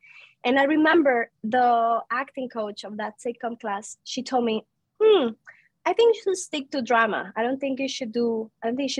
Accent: Colombia; I come from Colombia.

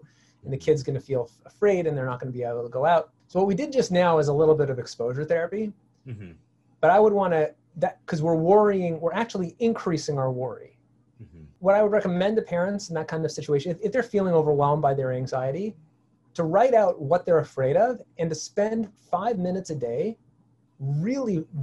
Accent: Toronto, Ontario, Canada; now in United States; I'm from Toronto originally, you know. Now that I live in the United States and, you know, I'm much less used to the cold, right? Because have less of it, less of that bitter cold anyway, even though I'm in the Northeast.

